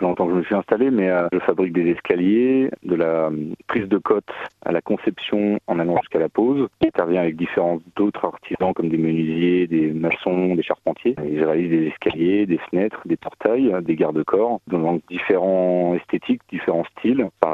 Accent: Île-de-France, France; Je viens à la base de l'Île-de-France.

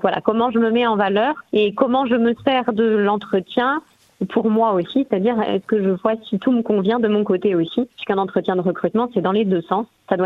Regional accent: Pays de la Loire, France; je suis originaire de la Sarthe et que j'ai toujours travaillé dans la Sarthe.

